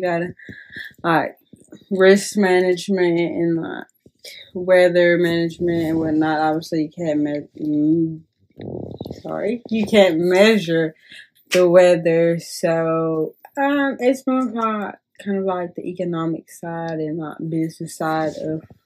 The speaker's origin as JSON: {"language": "English", "town": "South Fulton", "region": "Georgia", "country": "United States", "said": "I am from South Fulton."}